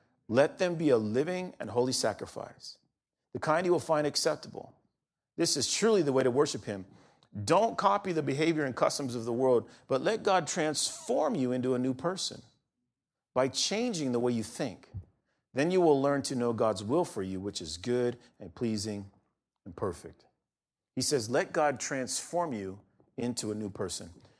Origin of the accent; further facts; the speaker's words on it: California, United States; I grew up in California, and we were always in a drought.